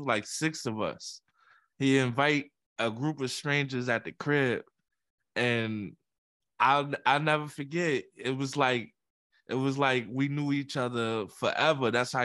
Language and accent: English; Bronx, New York, United States; it's everybody I know and I grew up with in the Bronx